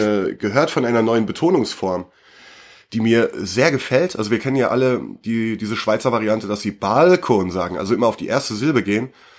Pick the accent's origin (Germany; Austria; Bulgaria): Germany; müssen wir als Deutsche müssen wir da noch brachialer dagegen gehen